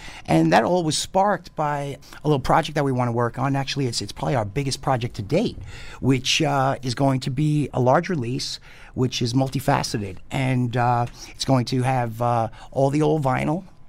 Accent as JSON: {"language": "English", "town": "Jackson Heights", "region": "New York", "country": "United States", "tie": "born or raised there", "said": "brought back so many memories of growing up in Jackson Heights"}